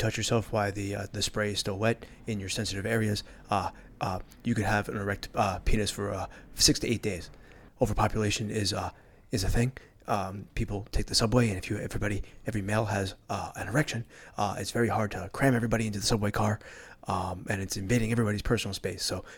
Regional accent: Springfield, Massachusetts, United States; now in Boston, United States; I'm from a suburb. I'm from Springfield.

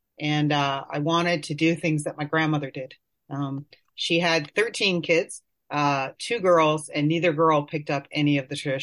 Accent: Ontario, Canada; now in Labrador, Canada; So I grew up in Ontario.

